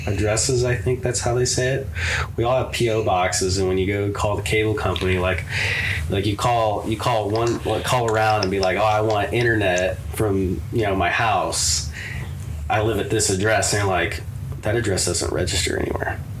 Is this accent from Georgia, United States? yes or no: no; Bryce, Ohio, United States; Well, I grew up in Bryce, Ohio, small village of Bryce.